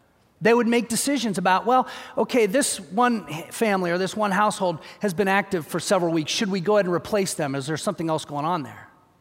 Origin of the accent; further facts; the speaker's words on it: Columbus, Ohio, United States; In my hometown of Columbus, Ohio, on the west side of downtown Columbus